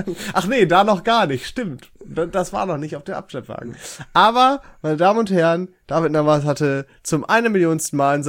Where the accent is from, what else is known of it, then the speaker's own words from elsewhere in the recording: Germany; weil ich das ja als Deutscher auch im Blut habe?